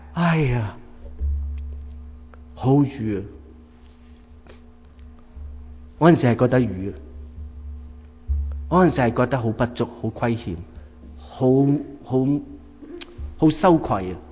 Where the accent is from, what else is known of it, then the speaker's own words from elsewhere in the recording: Hong Kong; 特别我们从香港过来，我们在香港读书